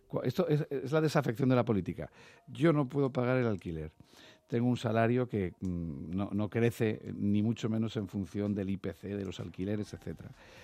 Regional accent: Huesca, Aragon, Spain; Yo soy de Huesca. En Huesca sale una vivienda en alquiler, hay 40 personas detrás, no dura ni un día.

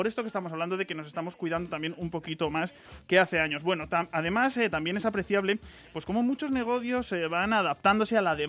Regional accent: Community of Madrid, Spain; siendo los madrileños los que más predispuestos estamos a comer los insectos

